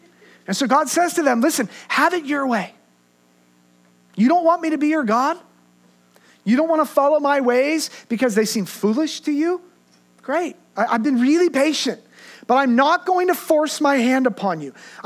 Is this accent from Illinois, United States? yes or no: no; Redding, California, United States; I grew up in Redding and I've driven that Central Valley for a long time.